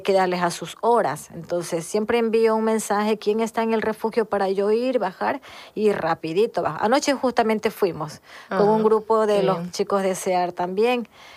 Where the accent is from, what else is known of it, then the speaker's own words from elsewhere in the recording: Ecuador; now in Spain; soy de Ecuador. Tengo 16 meses aquí en España. Vine con mis dos hijas. Tengo 7 meses que ingresé en una residencia anterior por la Torre del Oro, la Arenal, y ahora tengo 5 meses en Guillena.